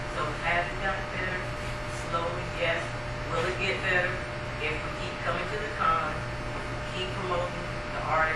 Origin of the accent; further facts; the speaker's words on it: North Carolina, United States; Robin and I have been coming to the con for 5 years. We're from North Carolina.